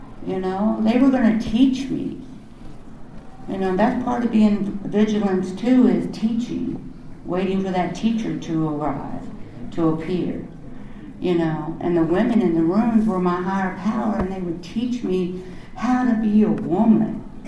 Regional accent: Maryland, United States; now in Frederick, United States; You know, I moved to Frederick. That's where I live now. I'm from Montgomery County. I got clean in Montgomery County.

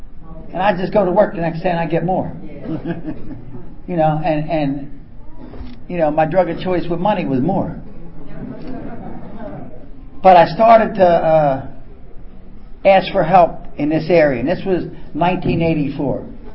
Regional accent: East Coast, United States; I was the kid from the East Coast, and they were all from the West Coast.

